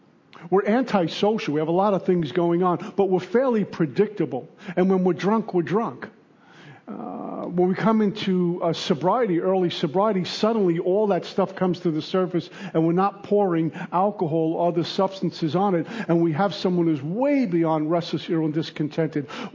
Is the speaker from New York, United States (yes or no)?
yes; Brooklyn, New York, United States; I grew up in Brooklyn. I know nothing about camping or hiking.